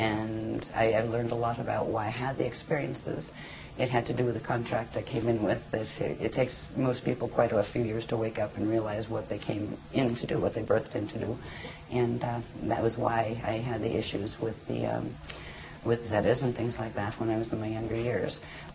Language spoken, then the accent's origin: English; Pennsylvania, United States; also born or lived in New York / New Jersey / England / Arizona; now in Florida, United States; I was born in Pennsylvania, and okay. I was raised in Pennsylvania and New York, and then moved to New Jersey, and then moved to Florida, and then to England, and then to Arizona, and then to Colorado, and then back to Florida.